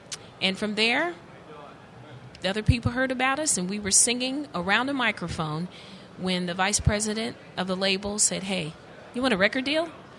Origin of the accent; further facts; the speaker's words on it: Columbus, Ohio, United States; I'm from Ohio.